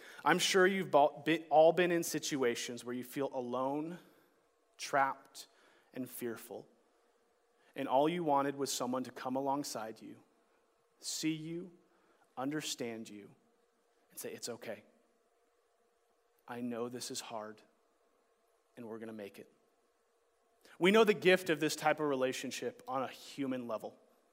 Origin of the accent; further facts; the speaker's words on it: California, United States; now in Missoula, United States; I'm from Southern California, going back there, it's still a culture shock going from Missoula to California.